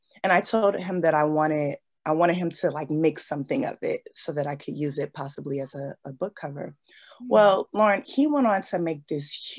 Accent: Los Angeles, California, United States; now in New York, United States; So I'm originally from Los Angeles. I moved to New York in 2004.

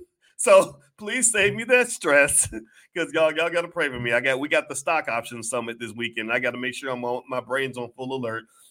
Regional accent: Illinois, United States; we have nuclear power plants in my home state of Illinois.

